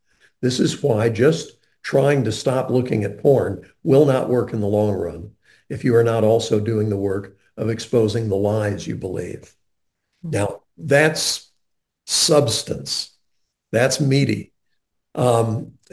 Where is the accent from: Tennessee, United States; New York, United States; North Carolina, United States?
North Carolina, United States; When I was growing up in Western Carolina, all the traffic going from east of Asheville into downtown had to go through